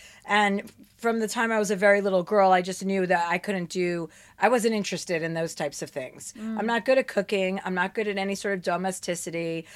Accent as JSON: {"language": "English", "region": "New Jersey", "country": "United States", "tie": "born or raised there", "said": "I wasn't allowed to go to Harlem growing up in New Jersey."}